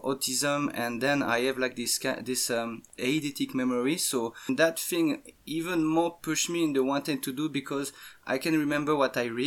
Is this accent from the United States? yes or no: no; Switzerland; English is a second language; I'm from Switzerland, so we do a lot of skiing and things like that.